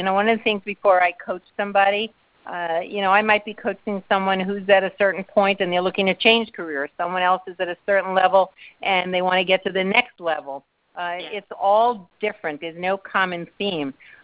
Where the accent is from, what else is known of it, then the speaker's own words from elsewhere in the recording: New York, United States; I'm from New York, so I'm a very direct person.